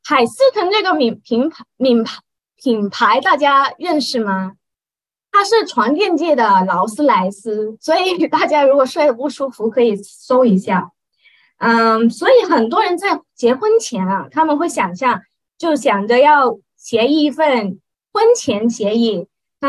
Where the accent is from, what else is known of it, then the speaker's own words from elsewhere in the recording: Hong Kong; accent: Cantonese; Chinese is a second language; 相信你们也听出我的国语很广东吧？我是来自香港的，所以我的国语已经很久没有练习了。